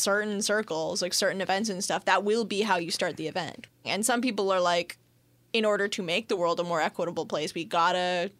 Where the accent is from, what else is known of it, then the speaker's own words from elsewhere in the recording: Canada; I'm very Canadian, too, with the French.